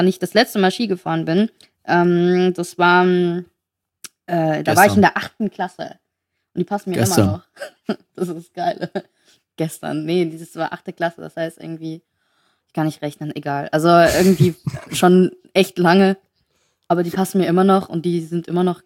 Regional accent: Saarland, Germany; Nee, bei uns im Saarland, ne?

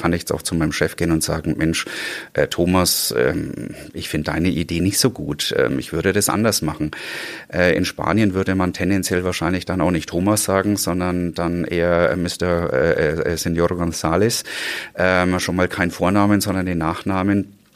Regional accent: Bavaria, Germany; Meine Mutter ist aus Spanien, und wie Sie schon gesagt haben, bei uns in Franken, also ich komme aus der Erlanger-Forchheim-Ecke, um genauer zu sein.

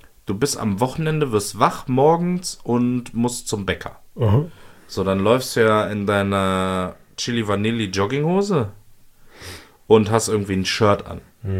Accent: Cologne, North Rhine-Westphalia, Germany; als Kölner

